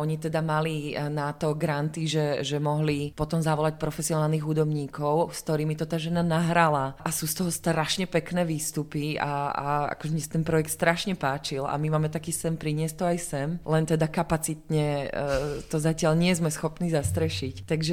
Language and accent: Slovak; Pezinok, Bratislava Region, Slovakia; ja som naozaj vyrastala akože v rodine, kde ja som z Pezinka